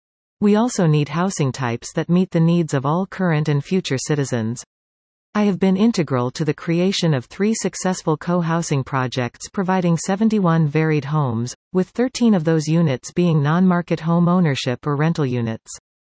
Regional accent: North Vancouver, British Columbia, Canada; Being born and raised on the North Shore, I have lived in both district and city of North Vancouver. I will always see North Vancouver as one community

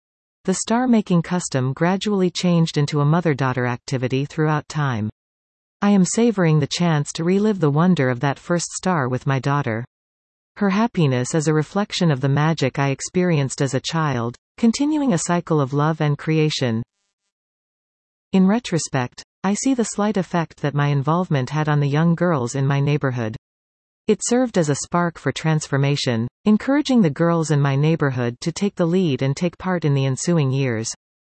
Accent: Goa, India; While I was growing up in Goa, India, December was my family's favorite month, and we all celebrated Christmas with open hearts.

